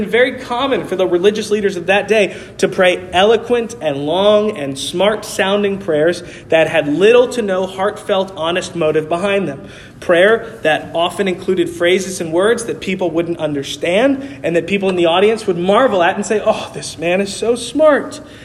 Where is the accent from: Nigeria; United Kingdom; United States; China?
United States; New York City, New York; I grew up in New York City around 11 and 12 year old boys who would kind of walk the streets of New York City